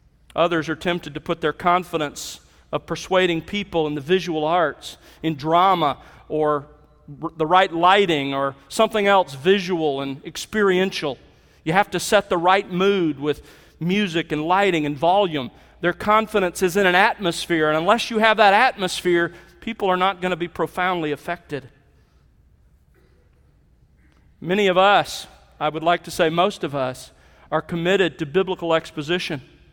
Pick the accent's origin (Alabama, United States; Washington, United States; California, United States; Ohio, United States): Alabama, United States; Mobile; I grew up in churches in Mobile, Alabama, where all too often the pastors had very great confidence in their style.